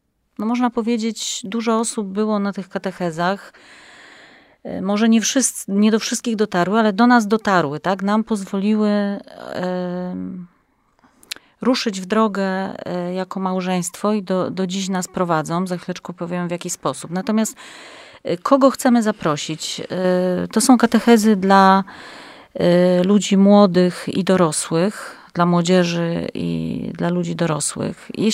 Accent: Warta, Łódź Voivodeship, Poland; my pochodzimy z takiego pięknego miasteczka i z naszej ukochanej parafii Świętego Mikołaja w Warcie

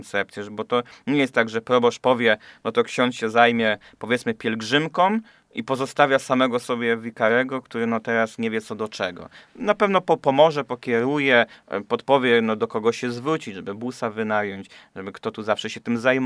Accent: Goszczanów, Łódź Voivodeship, Poland; Ja pochodzę z parafii Goszczanów, gdzie mieliśmy cały czas jednego wikariusza

